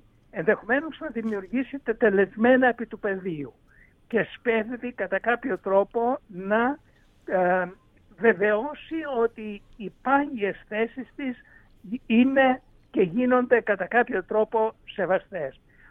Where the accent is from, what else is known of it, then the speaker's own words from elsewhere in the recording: Lesbos, North Aegean, Greece; Ήμουνα τις προηγούμενες μέρες στην ιδιαίτερη πατρίδα μου, που είναι η Λέσβος, που είναι τόσο πολύ κοντά στις τουρκικές ακτές.